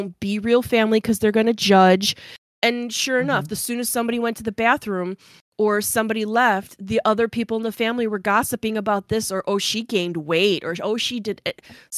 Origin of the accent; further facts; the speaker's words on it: Chicago, Illinois, United States; or from my experience growing up in Chicago.